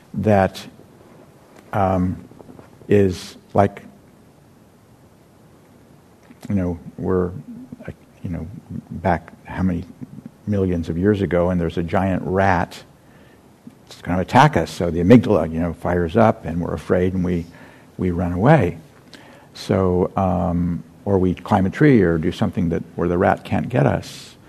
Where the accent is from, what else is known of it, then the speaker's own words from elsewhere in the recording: Burlingame, California, United States; When I drive through my hometown, which is Burlingame